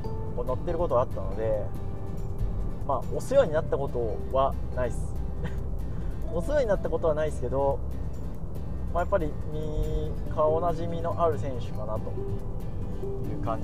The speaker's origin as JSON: {"language": "Japanese", "region": "Gifu", "country": "Japan", "said": "僕も岐阜の人なので非常に推していきたいかなと思うんですけど"}